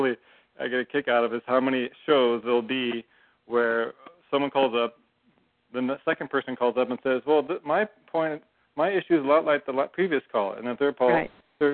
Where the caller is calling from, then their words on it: Seattle, Washington, United States; I'm calling from Seattle.